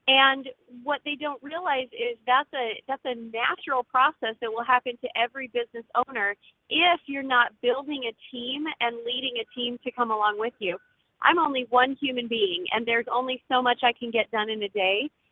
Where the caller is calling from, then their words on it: Georgia, United States; Well, I'm calling from Northeast Georgia